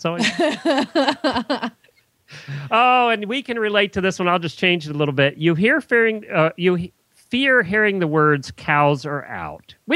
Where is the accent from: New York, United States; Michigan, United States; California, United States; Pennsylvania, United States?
Pennsylvania, United States; When we were, you know, growing up in Lancaster County, you never got in traffic jams.